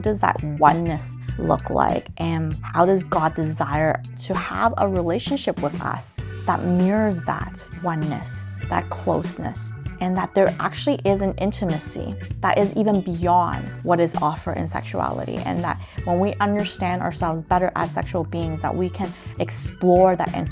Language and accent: English; Ontario, Canada; I'm personally in Canada, just an hour north of Toronto in Ontario. I grew up here most of my life, so the worldview from which I'm speaking from is mostly from my experience growing up in this area